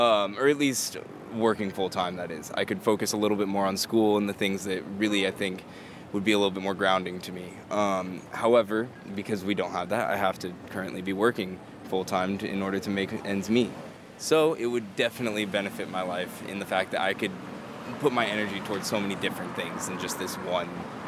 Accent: California, United States; 22, from Monterey Bay.

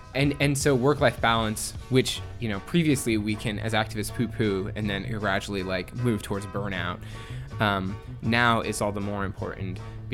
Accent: Indiana, United States; now in Washington, D.C., United States; I'm from Washington, D.C., but originally I'm from Indiana.

